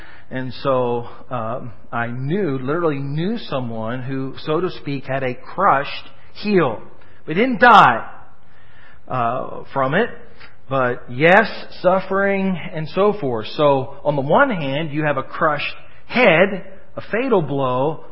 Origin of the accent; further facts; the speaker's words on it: Pennsylvania, United States; I have a friend back when I was growing up in Pennsylvania.